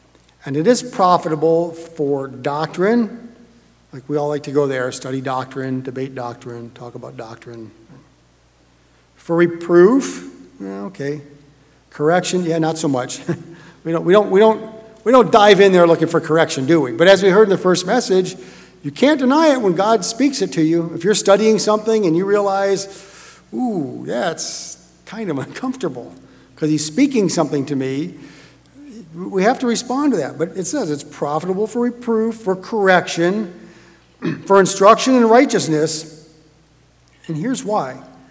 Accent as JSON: {"language": "English", "region": "Michigan", "country": "United States", "tie": "born or raised there", "said": "My wife and I grew up just outside of the Detroit area and often attended either one of the Detroit congregations or the Ann Arbor, Michigan congregation."}